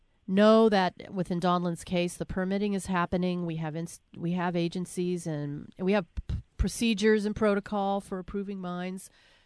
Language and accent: English; New England, United States; I like the Patriots because I'm from New England.